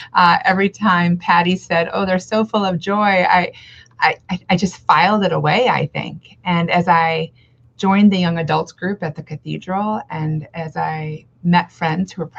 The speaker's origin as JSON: {"language": "English", "town": "Stillwater", "region": "Minnesota", "country": "United States", "tie": "born or raised there", "said": "I'm actually from Stillwater, Minnesota. So how often do we get to serve near or in our hometown?"}